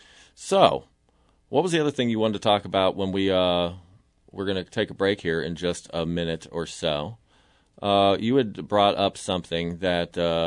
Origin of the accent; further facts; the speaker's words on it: Florida, United States; I can still remember as a child growing up in Florida, like, there was a lot of animals down there.